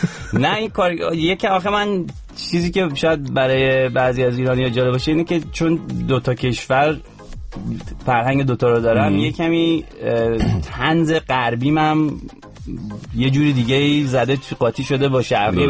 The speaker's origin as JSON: {"language": "Persian", "town": "Tehran", "region": "Tehran Province", "country": "Iran", "tie": "born there", "said": "تهران. آره تهران به دنیا اومدم."}